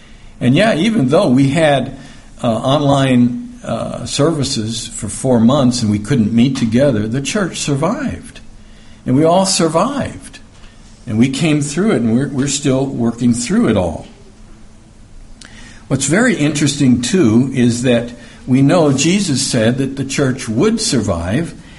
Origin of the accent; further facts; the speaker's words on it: Chicago, Illinois, United States; a lot of these people I had known growing up in Chicago because they would come up to Chicago and be there for the holy days.